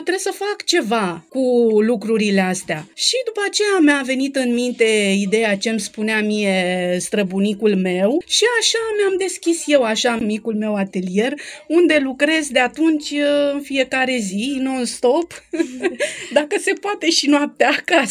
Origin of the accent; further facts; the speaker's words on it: Cobadin, Constanța County, Romania; jet be jet, în Dobrogea, sunt născută, crescută, mai exact în comuna Cobadin, unde am locuit acolo 39 de ani. Și sunt foarte mândră că sunt din zona asta.